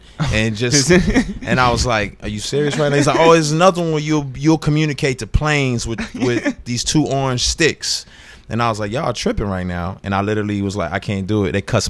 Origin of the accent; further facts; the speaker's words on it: Houston, Texas, United States; born there; also born or lived in Denver, United States / Dallas, United States / San Diego, United States; So I started my life off in Houston, Texas.